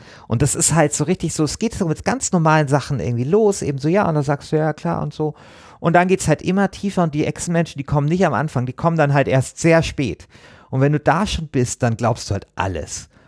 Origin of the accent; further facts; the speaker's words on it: Bavaria, Germany; Ich komme ja aus Bayern.